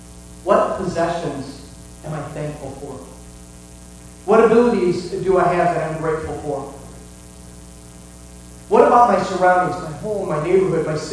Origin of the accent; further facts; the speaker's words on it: Rockford, Illinois, United States; accent: Chicago; don't think they'll know about Rockford, I'll just say, I'm from Chicago. You know? That's where that accent came from.